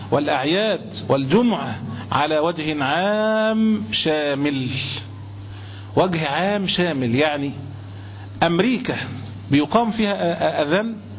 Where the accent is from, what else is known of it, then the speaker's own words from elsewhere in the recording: Egypt; born there; انا ولدت هنا في مصر واعيش الان في مصر، فلست مهاجرا. انا اعيش في مصر بلد اسلامي وبلد اسلام ودار اسلام